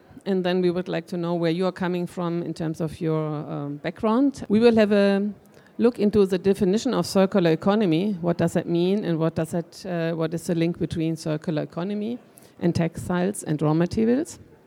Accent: Germany; English is a second language; I'm from Germany

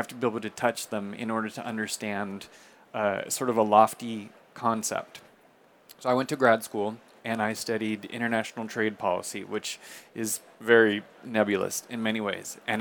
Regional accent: California, United States; now in Barcelona, Spain; I am from California myself, but I have been living in Barcelona for over 20 years now, which is actually where I'm based.

